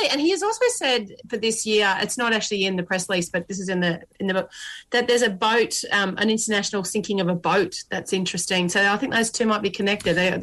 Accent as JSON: {"language": "English", "region": "Queensland", "country": "Australia", "said": "I'm from Queensland."}